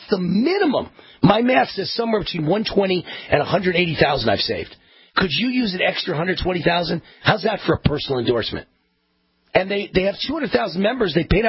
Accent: New York, United States; You know, I'm from New York. I think of stop signs as a suggestion.

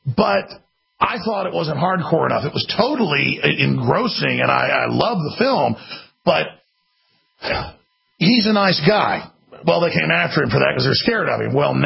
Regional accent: Dallas, Texas, United States; I grew up in Dallas, Texas.

